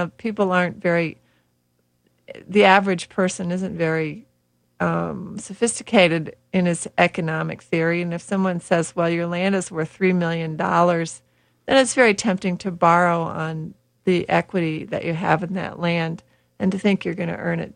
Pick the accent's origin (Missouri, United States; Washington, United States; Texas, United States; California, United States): Missouri, United States; St. Louis; now in Iowa, United States; No, I was raised in St. Louis, Missouri, and they don't really think of themselves as part of the Midwest, but they are.